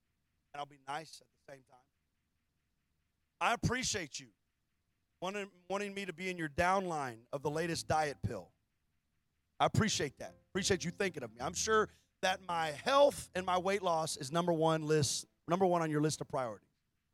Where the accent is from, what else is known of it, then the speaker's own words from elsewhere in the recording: Texas, United States; We're from Texas. We don't like the Sooners.